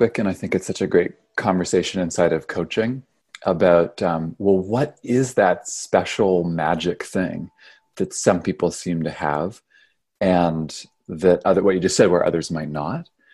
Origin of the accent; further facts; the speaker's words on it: Canada; now in United States; I'm from Canada. I got down here in 2007 and I ended up, this is kind of a long story